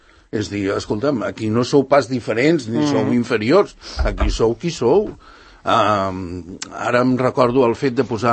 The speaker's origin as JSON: {"language": "Catalan", "country": "Netherlands", "second_language": "Catalan", "said": "jo sóc holandès, però penso que jo pam, pam, pam, pam."}